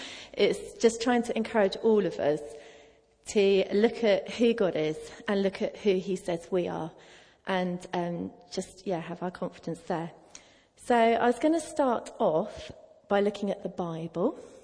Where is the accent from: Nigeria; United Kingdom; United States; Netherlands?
United Kingdom; South East England; I was born and bred in the New Forest, so I spent most of my childhood up trees and around trees.